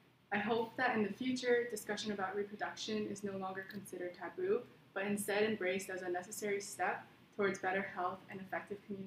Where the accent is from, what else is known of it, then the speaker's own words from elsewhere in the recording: Portland, Oregon, United States; I'm Chinese Malaysian and I'm currently a senior at Tulane studying neuroscience with a minor in management. I'll be graduating this spring, returning to my hometown in Portland, Oregon